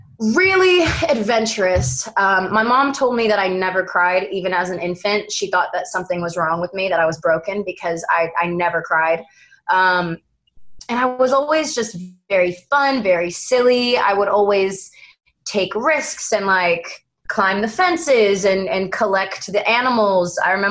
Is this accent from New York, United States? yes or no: yes; Brooklyn, New York, United States; My childhood was really cool in that because I grew up in New York, I had that city element that helped raise me, that grit. But also living in Brooklyn, you know, Prospect Park was really accessible to me.